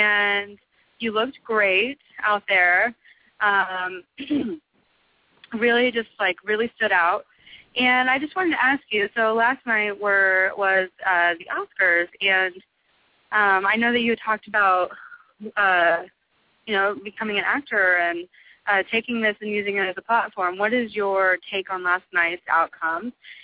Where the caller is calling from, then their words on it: Oklahoma City, Oklahoma, United States; I'm calling from Oklahoma City.